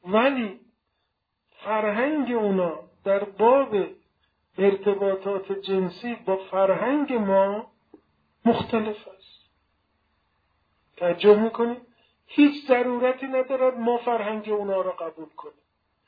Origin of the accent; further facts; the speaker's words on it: Iran; ما ایرانی هستیم، نوروز عیدمون است.